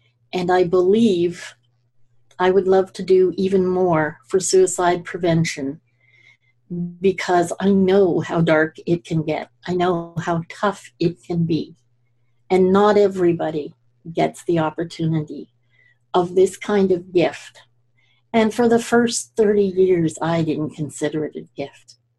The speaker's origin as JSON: {"language": "English", "region": "Scotland", "country": "United Kingdom", "lives_now": "Canada", "said": "So I'm also Scottish, and we tend to name our homes. My family back in Scotland, a lot of them live in homes that don't really have addresses."}